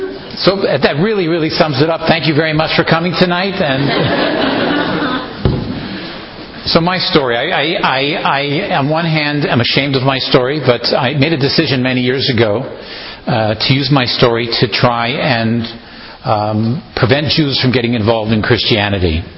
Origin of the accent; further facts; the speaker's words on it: Toronto, Ontario, Canada; born there; I was born in Toronto. My parents are Holocaust survivors.